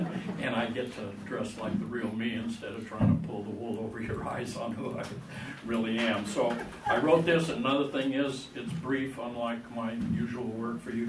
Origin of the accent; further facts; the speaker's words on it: California, United States; I'm from the Scott Valley.